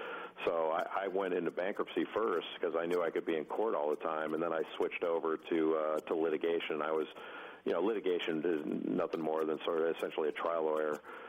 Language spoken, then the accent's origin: English; Rolling Hills, California, United States; and I grew up in Rolling Hills. We had a lot of tennis players there